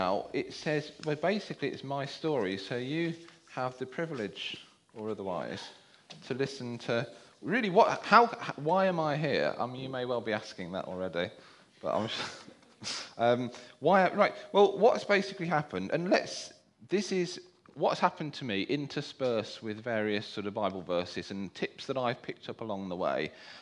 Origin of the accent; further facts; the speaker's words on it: Coventry, West Midlands, United Kingdom; I am from Coventry. I come from parents who are from Coventry, so you don't get this so much these days, you know, with people moving around and what have you. But so we are real Coventrians